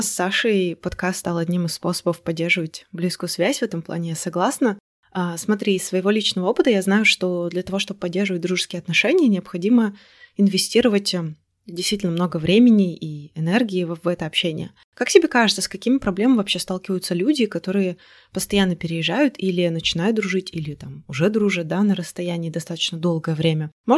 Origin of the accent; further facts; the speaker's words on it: Izhevsk, Udmurt Republic, Russia; now in Moscow, Russia; я переехала вот в Москву из Ижевска